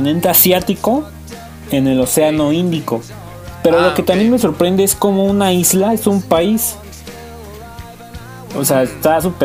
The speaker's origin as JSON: {"language": "Spanish", "region": "Mexico City", "country": "Mexico", "said": "Yo soy chilango. Chilango, mira, barrio pesado."}